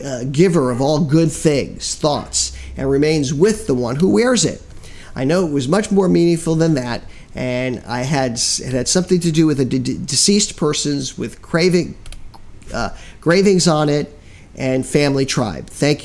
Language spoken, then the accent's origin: English; Miami, Florida, United States; because I'm from Miami originally.